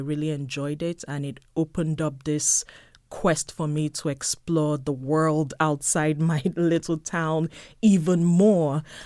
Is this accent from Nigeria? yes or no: yes; Enugu, Enugu State, Nigeria; I grew up in Enugu, which is a town, but I did spend my weekends and summers in the village with my grandmother. It was a very quiet town, very homogenous. Everybody I knew growing up wasn't just Nigerian. They were all Igbo, which is my tribe.